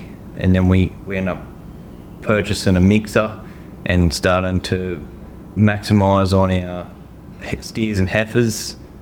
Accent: Goulburn, New South Wales, Australia; Originally, I'm from Goulburn, and it's quite a cold state, or a cold, what is it? A cold area, isn't it?

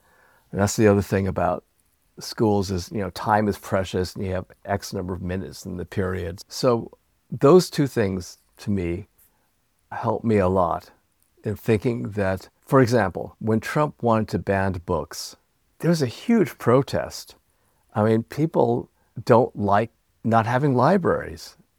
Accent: United States; I think, important and significant to me as somebody born and raised in America to see these capacities being regenerated.

